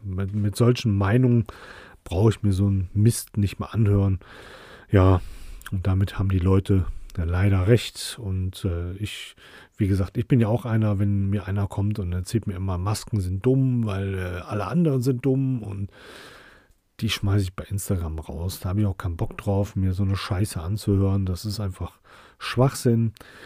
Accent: Germany; Und wir können ja auch nichts dafür, dass wir Deutsche sind. Ja, wir hatten einfach Glück. Wir sind Deutsche. Ich bin nicht ganz so blond und ganz so blauäugig. Ich sehe aus wie ein vergrauter Italiener.

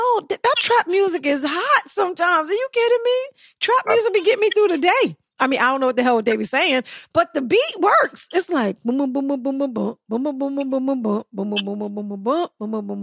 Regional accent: East New York, New York, United States; I just started like rocking out the … because I'm from East New York.

